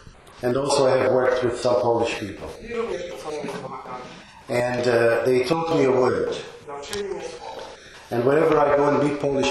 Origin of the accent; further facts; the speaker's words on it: Malta; born there; I was born in Malta. I was born in 1948. So I'm 58 at the moment.